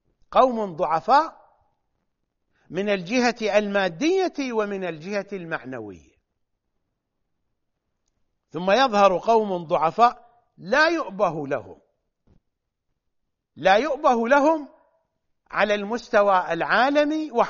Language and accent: Arabic; Iraq; معيب في الأعراف العشائرية عندنا في العراق وحتى في العديد من الدول العربية